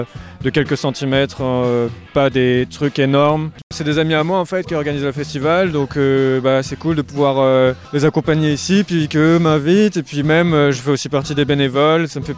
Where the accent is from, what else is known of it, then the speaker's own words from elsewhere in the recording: Niort, Nouvelle-Aquitaine, France; now in Bordeaux, France; Je suis originaire de Niort, mais j'habite à Bordeaux en ce moment.